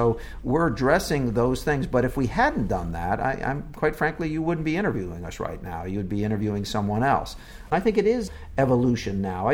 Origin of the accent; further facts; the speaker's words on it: Stamford, Connecticut, United States; born there; also born or lived in Boston / New York; I was born in Stamford. I went to college and law school in Boston, and I was a prosecutor in New York.